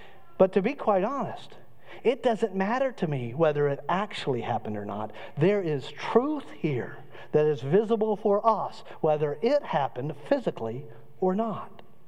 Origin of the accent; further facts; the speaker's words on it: Cocoa, Florida, United States; I grew up in Cocoa, and so when I would cross the bridge to go to Cocoa Beach when I was growing up, it was different than it is now.